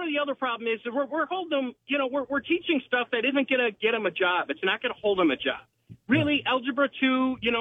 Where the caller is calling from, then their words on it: Haines City, Florida, United States; I'm over in Haines City.